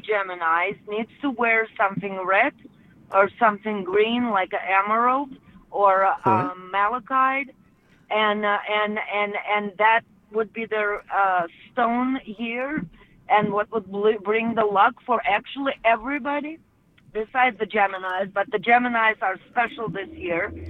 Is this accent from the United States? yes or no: no; Russia; English is a second language; I'm originally from Russia, and Russia and China have a border, and the culture mixed. a lot.